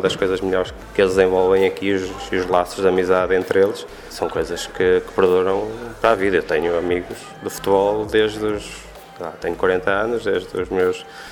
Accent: Braga, Portugal; Joguei futebol na minha infância, sim, em Braga.

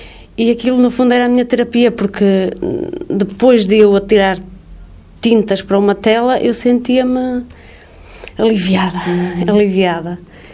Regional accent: Portugal; sou eu, sou portuguesa

